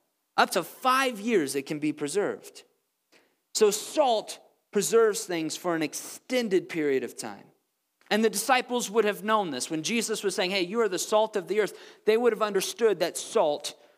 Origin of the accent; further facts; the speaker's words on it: Midwest, United States; I grew up in the Midwest, where if you kept your salt out on the table too long, it would clump up because of the humidity.